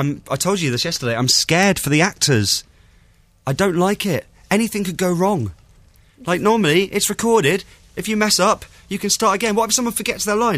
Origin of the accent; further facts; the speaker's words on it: Southampton, South East England, United Kingdom; like in my hometown of Southampton, it says, "Welcome to Southampton, twinned with Le Havre in France."